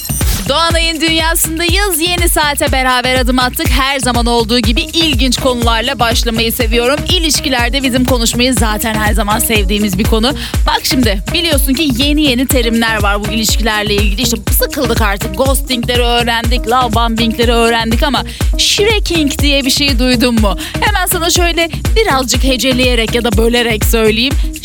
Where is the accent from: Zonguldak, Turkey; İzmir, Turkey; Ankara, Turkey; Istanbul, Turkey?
İzmir, Turkey; Ben de bir İzmirli olarak bunu söylemeden tabii ki güne başlayamayacağım.